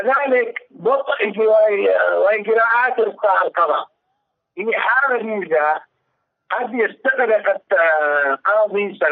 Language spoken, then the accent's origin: Arabic; Yemen; الملكية خاصة الذي هي العقارة عندنا في اليمن هي حق أصلي للرجال